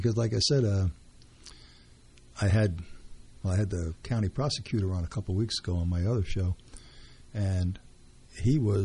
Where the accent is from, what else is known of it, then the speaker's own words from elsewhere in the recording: Brooklyn, New York, United States; I was from Brooklyn.